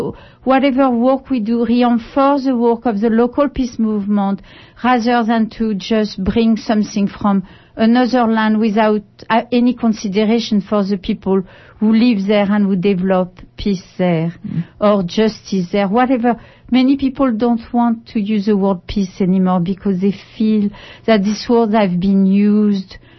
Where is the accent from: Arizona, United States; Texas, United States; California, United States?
California, United States; Berkeley; coming from United States, I was even coming from Berkeley in the beginning, which is really a place of activism.